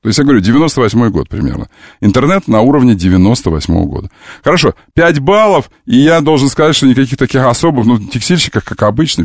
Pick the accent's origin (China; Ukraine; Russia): Ukraine; Kadiivka, Luhansk Oblast; Вы знаете, что я из Кадивки?